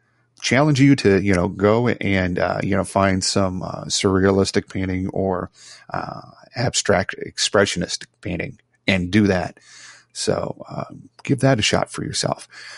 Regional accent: Chicago, Illinois, United States; now in Virginia, United States; So I live here in Virginia. I'm from Chicago. People can tell my accent is a little bit different from the people that are around here.

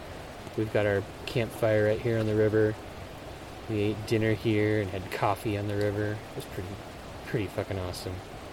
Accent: Oregon, United States; I might have picked up that I was from Oregon.

